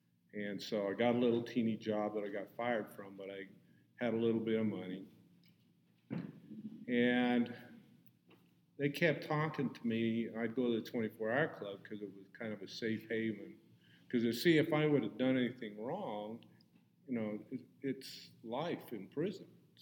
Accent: Utah, United States; I'm from Utah, little lad from Utah.

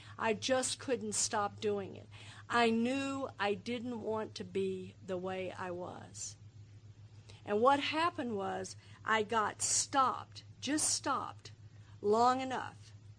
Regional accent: Texas, United States; I was raised Southern Baptist. I grew up in Texas, right where they took the Bible Belt and gave it an extra pull.

